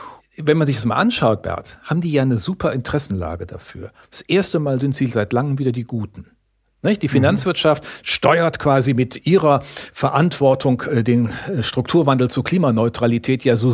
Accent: Rhineland, Germany; born there; Ich bin ja von uns beiden der gebürtige Rheinländer

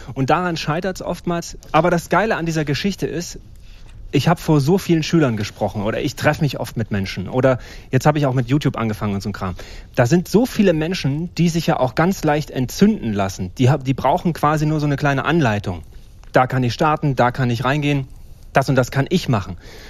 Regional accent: Jena, Thuringia, Germany; accent: Ossi dialect; Aus Jena. Ich habe auch noch den Ossi-Dialekt, ne?

